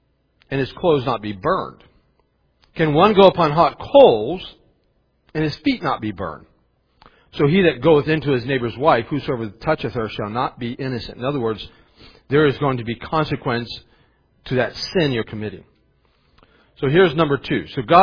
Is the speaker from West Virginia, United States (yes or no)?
yes; Maidsville, West Virginia, United States; I grew up, the way I grew up in Maidsville, the armpit of the world there, where I grew up in Maidsville